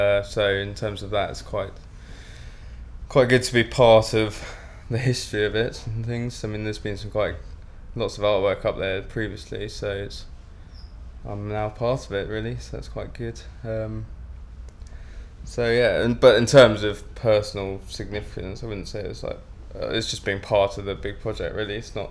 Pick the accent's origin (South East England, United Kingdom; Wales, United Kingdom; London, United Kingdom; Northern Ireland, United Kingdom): South East England, United Kingdom; Redhill; I'm 23, and I'm from Redhill in Surrey.